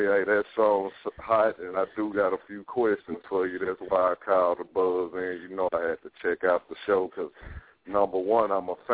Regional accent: Southern United States, United States; I'm from the South, so I remember that like it was yesterday.

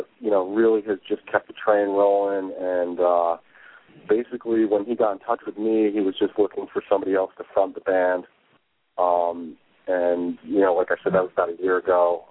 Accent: Poughkeepsie, New York, United States; I grew up in Poughkeepsie.

